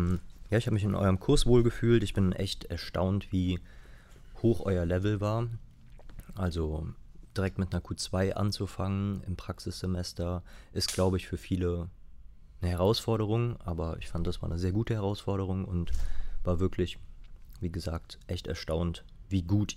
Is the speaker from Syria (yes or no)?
no; Bornheim, North Rhine-Westphalia, Germany; also born or lived in Bonn; now in Cologne, Germany; Lange im Vorgebirge aufgewachsen, genauer in Bornheim-Merten. Und fühle mich auch dem Rheinland sehr verbunden. Ich wohne jetzt seit 6 Jahren in Köln, mehr oder weniger.